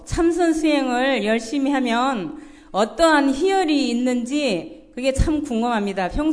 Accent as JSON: {"language": "Korean", "town": "Pyeongtaek", "region": "Gyeonggi Province", "country": "South Korea", "said": "저는 경기도 평택시에서 온"}